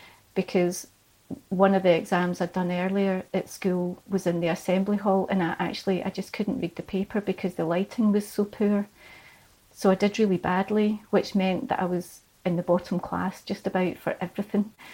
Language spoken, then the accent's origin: English; Troon, Scotland, United Kingdom; So I was from Troon, and I moved back to Troon when my son was quite young.